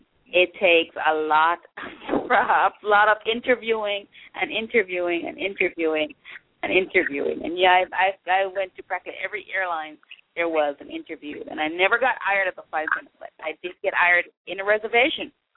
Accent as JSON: {"language": "English", "country": "Jamaica", "tie": "born or raised there", "said": "I grew up in Jamaica, and every time my mom would come in, we'd go with her to the airport"}